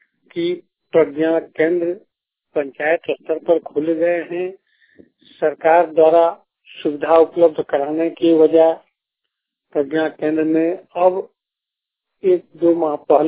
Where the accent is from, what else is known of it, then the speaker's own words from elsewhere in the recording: Jharkhand, India; ग्राम नोनिया टाण, थाना चिकरा, प्रखंड सारण, जिला देवघर का निवासी हूँ।